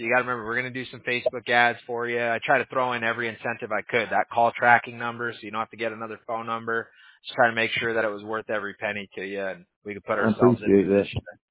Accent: California, United States; I grew up in Southern California, so I kind of grew up a Chargers fan.

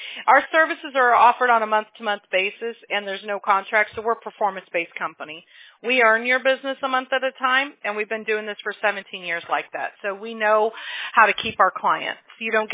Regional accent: Mobile, Alabama, United States; now in California, United States; I am originally from Mobile, Alabama, but I've been in California.

